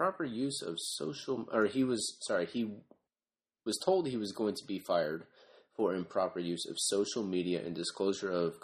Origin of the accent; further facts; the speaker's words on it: United States; Well, I'm American, so I'm going to say Wally.